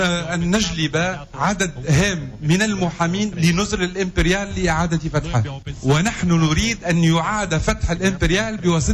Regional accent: Tunisia; أنا تونسي

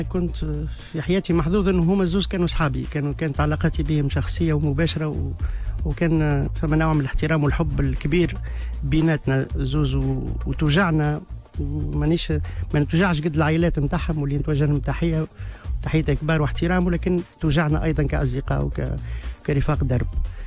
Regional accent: Tunisia; أنا كيف كل التوانسة

